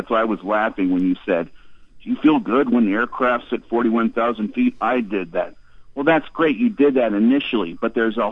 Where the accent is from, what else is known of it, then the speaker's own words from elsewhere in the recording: Seattle, Washington, United States; now in Istanbul, Turkey; Well, because I'm from Seattle.